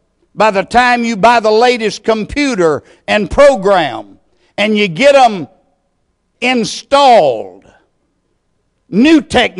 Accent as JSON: {"language": "English", "region": "Texas", "country": "United States", "tie": "born or raised there", "said": "That was not so when I was a boy growing up in East Texas."}